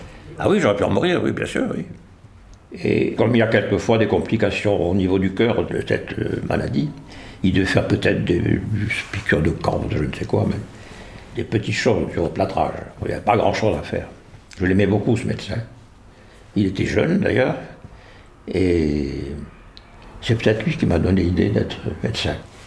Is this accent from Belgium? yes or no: no; Tlemcen, Tlemcen Province, Algeria; also born or lived in Algiers / Montpellier; J'ai 98 ans. Je suis né en Algérie, j'ai fait une partie de mes études primaires et secondaires en Algérie, une ville qui s'appelle Tlemcen.